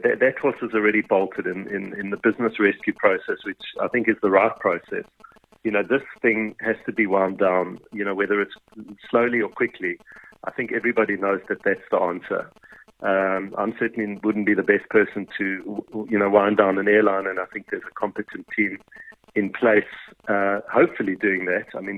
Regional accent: South Africa; I think the bigger issue as a South African is that this SAA story is really putting us as a country on trial.

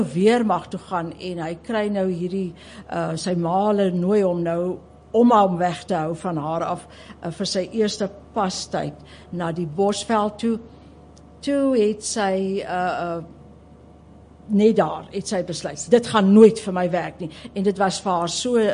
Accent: Worcester, Western Cape, South Africa; Ek het op in die Skerpenheuvel distrik groot geword, in Woester. En ons het in die dorpskool gegaan, maar ons het ons vrye tyd op die plaas deurgebring.

